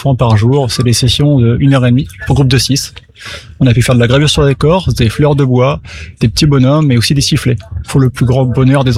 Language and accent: French; Hauts-de-France, France; je viens de l'Aisne, en forêt de Saint-Gobain